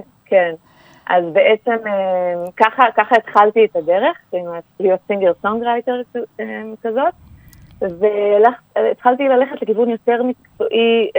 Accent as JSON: {"language": "Hebrew", "town": "Hazorea", "region": "Northern District", "country": "Israel", "tie": "born or raised there", "said": "ואני במקור מקיבוץ הזורע."}